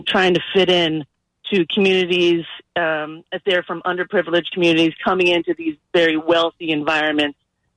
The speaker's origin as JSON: {"language": "English", "town": "Denver", "region": "Colorado", "country": "United States", "tie": "born or raised there", "said": "But first off, I grew up in Denver, so I'm a John Elway fan."}